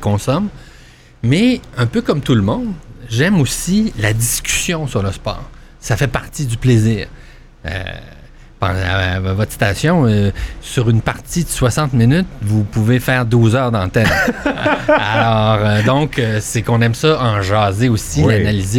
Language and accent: French; Quebec, Canada; il n'y a rien d'original hein, en tant que Québécois.